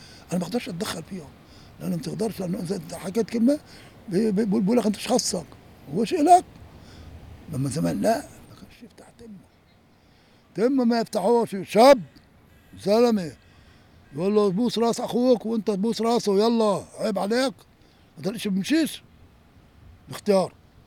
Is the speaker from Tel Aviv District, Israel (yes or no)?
yes; Jaffa, Tel Aviv District, Israel; born there; لان بلدي هاي يعني مسقط راسي هنا عند خزنيش يعني ايش اقول لك كتير بحب اليافا